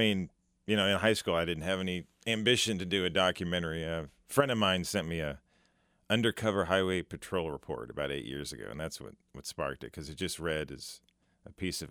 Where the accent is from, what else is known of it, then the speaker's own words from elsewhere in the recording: Sedalia, Missouri, United States; I grew up in Sedalia. I was three at the time of the event